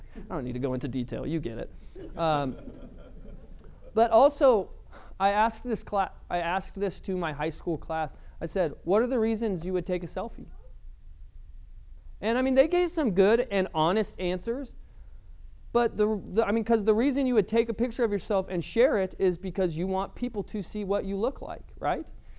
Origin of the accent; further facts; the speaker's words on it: Colorado, United States; I grew up in Colorado, and so I can still remember when Columbine happened